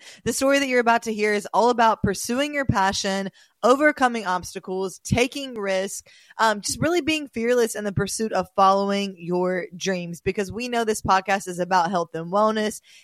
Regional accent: Mobile, Alabama, United States; now in Miami, United States; journey of my move from Mobile to Miami. So I'm going to start off just by talking a little bit about my hometown. So I'm super grateful for where I grew up.

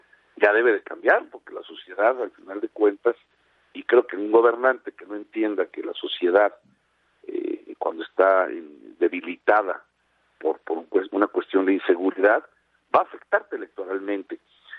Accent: Mexico

